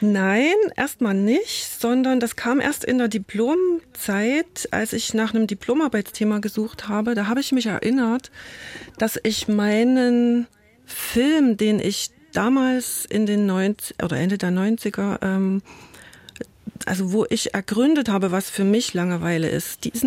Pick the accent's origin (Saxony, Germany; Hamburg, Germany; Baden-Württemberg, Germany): Saxony, Germany; Chemnitz; now in Dresden, Germany; Ich bin aus Chemnitz gekommen, hatte dort so in der Nachwendezeit eine sehr interessante Lebensphase.